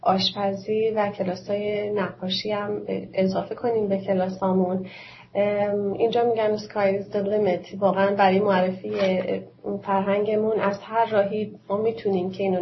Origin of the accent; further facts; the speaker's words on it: Iran; این هدف اصلی بوده که یادشون نره که ما ایرانی هستیم هرچند که در ایران نیستیم.